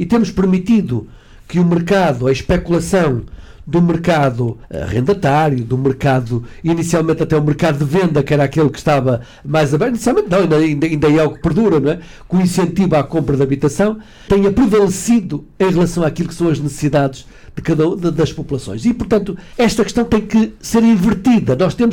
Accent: Barcelos, Braga, Portugal; mas também como barcelense e como percebendo bem as necessidades que estão em causa

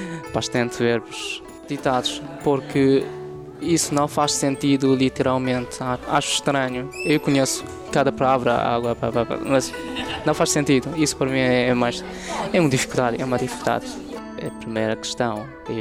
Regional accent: Shanghai, China; Portuguese is a second language; now in Portugal; Somos da China, não é? Eu sou de Xangai, eu vivo nesta cidade muito moderna, com tanta gente, mas cá é totalmente diferente.

